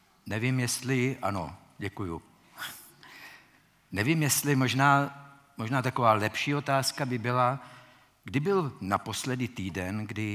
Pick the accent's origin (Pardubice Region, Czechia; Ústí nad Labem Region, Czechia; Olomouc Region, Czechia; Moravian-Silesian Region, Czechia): Pardubice Region, Czechia; Vysoké Mýto; já jsem vyrůstal ve Vysokém Mýtě, což je takové maloměsto a Pardubice to byl velký svět